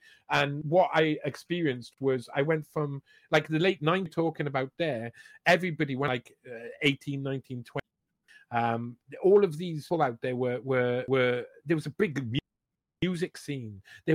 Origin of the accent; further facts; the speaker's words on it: Alaska, United States; I was from Alaska.